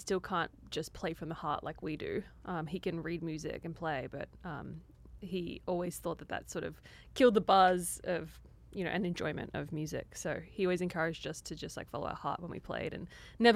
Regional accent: Papua New Guinea; We grew up in Papua New Guinea, yeah.

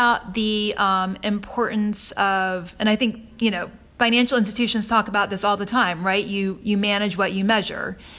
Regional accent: Virginia, United States; it takes place in my home state of Virginia

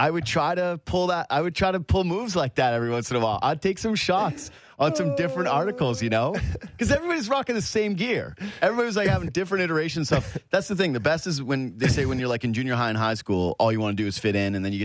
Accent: Yukon, Canada; I was from the Yukon. It's like everybody's pasty white.

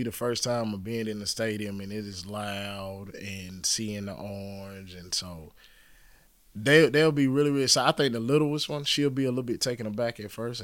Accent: Union, South Carolina, United States; He was a guy that grew up in my hometown of Union, you know, was an All-American at Carson Newman

